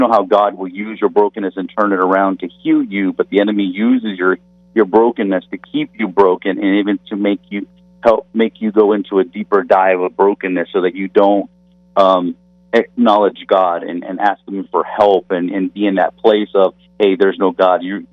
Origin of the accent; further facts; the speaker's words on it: Corpus Christi, Texas, United States; also born or lived in Abilene, United States; when I finally ended up moving from Corpus Christi, where my hometown was, I dropped out of high school my senior year first semester, ended up moving to Abilene, Texas